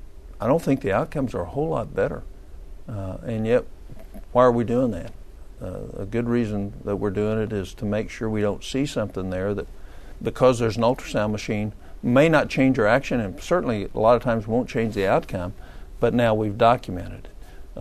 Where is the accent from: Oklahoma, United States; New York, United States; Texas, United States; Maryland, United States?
Oklahoma, United States; Oklahoma just passed a tort change in my home state.